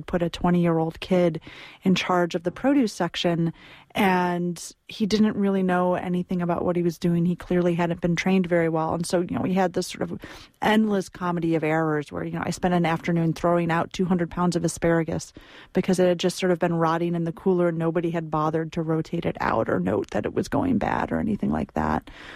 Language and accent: English; Michigan, United States; also born or lived in California; now in New York, United States; I grew up in Michigan, which I can now say, having spent a lot of time in California, is an incredibly lush and verdant place.